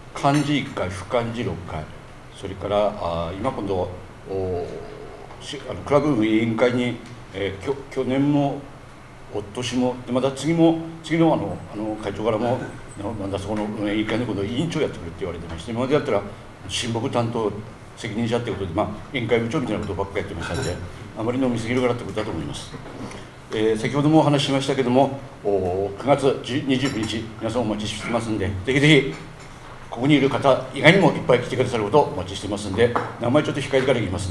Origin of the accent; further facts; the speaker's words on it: Aomori, Japan; also born or lived in Iwate; 昭和28年の4月4日生まれ、なんと私そころの川内町で生まれました。その後民間屋に移りまして、で大間にまで来まして、でまた民間屋に戻って小学校卒業したという感じになります。